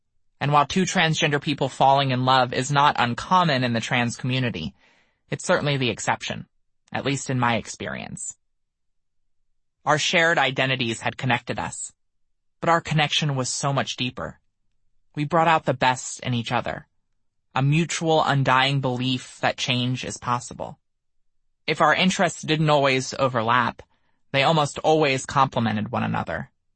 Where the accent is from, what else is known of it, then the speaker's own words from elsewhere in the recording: Wilmington, Delaware, United States; find something in Philadelphia, just a 30-minute drive from my hometown of Wilmington.